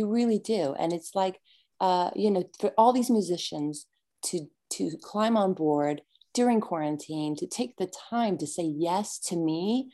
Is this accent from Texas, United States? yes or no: yes; San Antonio, Texas, United States; now in Nashville, United States; And we're all from San Antonio, right?